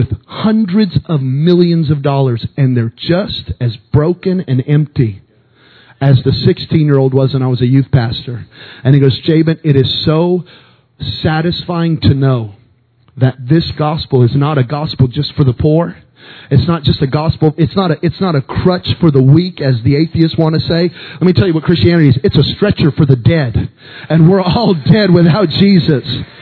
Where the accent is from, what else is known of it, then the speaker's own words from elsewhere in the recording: Belen, New Mexico, United States; I'm born in Belen, New Mexico, population 2000.